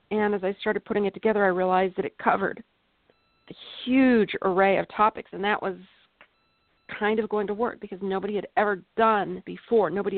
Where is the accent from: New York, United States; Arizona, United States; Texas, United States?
Arizona, United States; Phoenix; So I grew up in Phoenix, Arizona, near Luke Air Force Base. I always wanted to be a pilot.